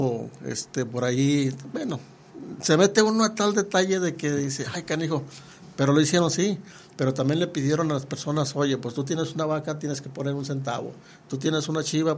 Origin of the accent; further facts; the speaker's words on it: Nazas, Durango, Mexico; somos originarios de Nazas, pero hemos andado en diferentes sitios.